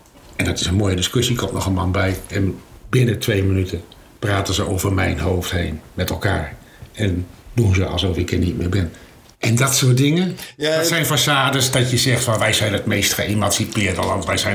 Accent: Friesland, Netherlands; Ik denk van waar ik ben zelf uit van Friesland. Maar heb ik een provinciaal bestuur nodig om mij Fries te voelen? Ik voel mij een Fries.

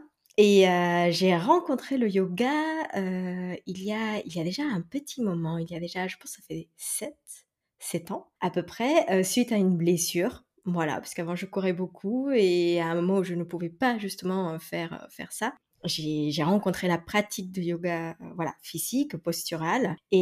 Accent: Mexico; French is a second language; moved away as an adult; now in France; Donc moi, je suis mexicaine. Je suis née et j'ai grandi au Mexique. Je suis arrivée en France après le bac, pour faire une prépa.

